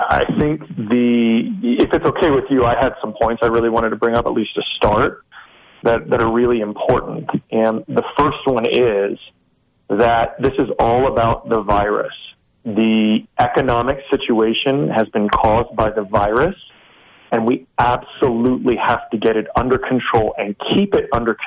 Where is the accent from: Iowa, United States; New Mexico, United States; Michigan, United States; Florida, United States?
New Mexico, United States; Las Cruces; but I'm from Cruces. I was down there a couple weeks ago.